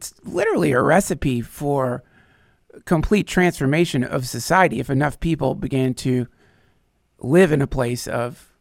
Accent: North Carolina, United States; I grew up in North Carolina

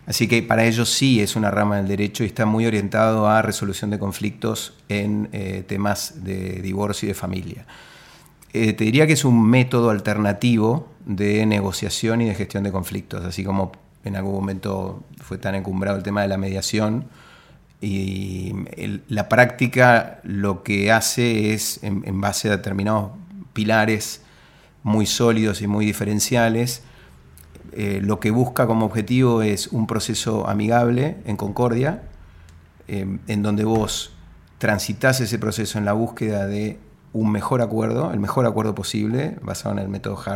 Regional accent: Cipolletti, Río Negro, Argentina; yo nací en Cipolletti y me vine acá, hice la escuela primaria pública allá y vine a la secundaria a estudiar con mis hermanos que eran más grandes. Y hice la secundaria en el colegio Champañá

